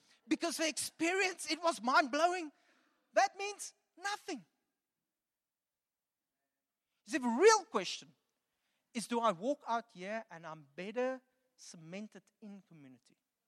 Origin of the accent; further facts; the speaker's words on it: Kimberley, Northern Cape, South Africa; born there; I wasn't born there. I was born in Kimberley.